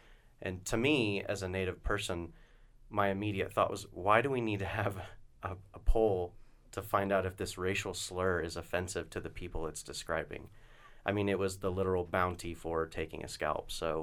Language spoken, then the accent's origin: English; Oklahoma, United States; No, and you know, I'm from Oklahoma, and there are towns, you know, 45-minute drive from my home where the high school mascot is the Savages.